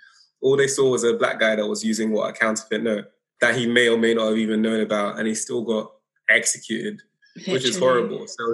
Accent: Barking, London, United Kingdom; I grew up in Barking

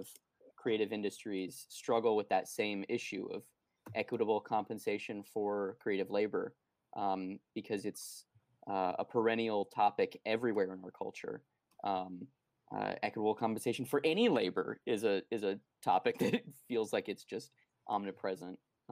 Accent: Arizona, United States; people have pointed out that Becca is from Arizona and that I'm from Arizona, which is very true.

